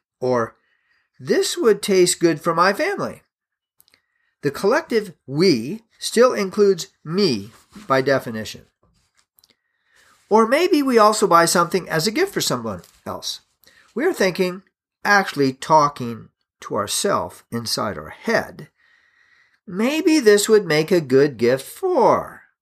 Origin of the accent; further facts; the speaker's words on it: Indianapolis, Indiana, United States; WISH, is a station in Indianapolis which I know of because I grew up in Indianapolis, so of course, I remember that call sign.